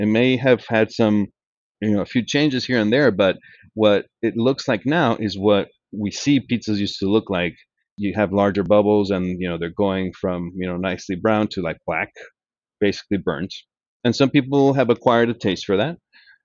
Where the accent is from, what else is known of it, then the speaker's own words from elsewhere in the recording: New York, United States; If you're just saying, no, it's just New York because I'm from New York and that's how it's supposed to be, then that is absurd.